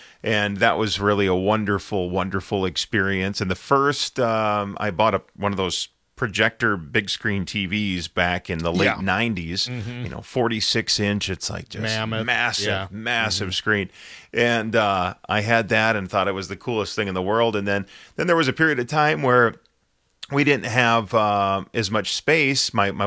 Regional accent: Cottage Grove, Minnesota, United States; I grew up in Cottage Grove, Minnesota. A lot of people get that confused for Cottage Grove, Wisconsin.

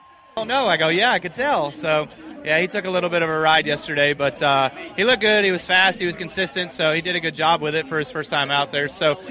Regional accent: Las Vegas, Nevada, United States; So super excited to be at my hometown race here in Las Vegas

